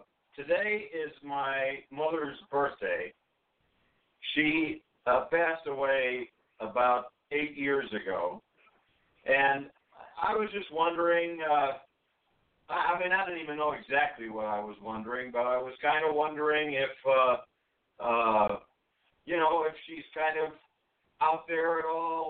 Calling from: Chicago, Illinois, United States; calling from Chicago, Illinois.

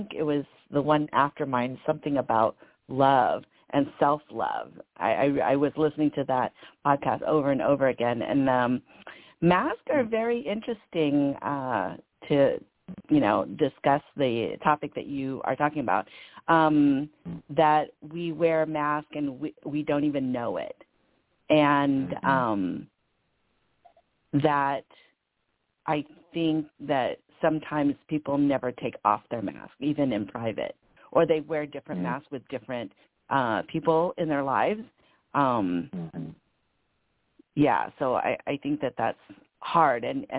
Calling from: Anaheim, California, United States; I'm calling from California, from Anaheim

